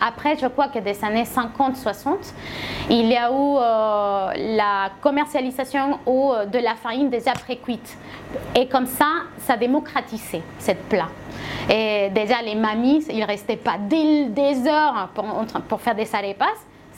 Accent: Caracas, Capital District, Venezuela; Oui, moi je viens de Caracas.

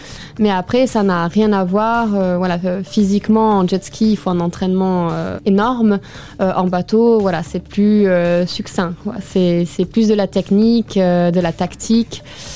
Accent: Monaco; personne ne m'a aidé, on va dire, enfin m'a intégré dans le projet parce que j'étais de Monaco ou n'importe quoi.

